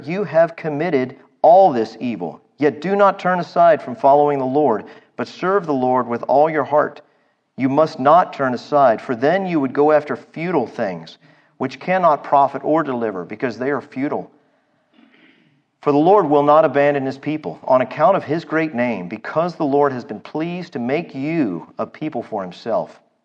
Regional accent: United States; being a American who loves freedom, I still wasn't over that 17-year-old Texas rule that says we have to wear seatbelts in the car.

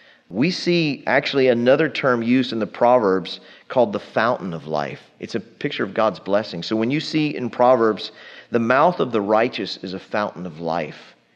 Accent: Dallas, Texas, United States; I grew up in Forest Hills at White Rock Lake. We had pin oaks and big old cedar elms.

